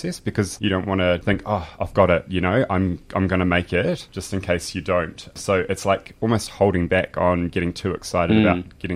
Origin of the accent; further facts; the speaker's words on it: New Zealand; being 35, so it's a career change for me. But growing up, I always admired what the police do. I come from New Zealand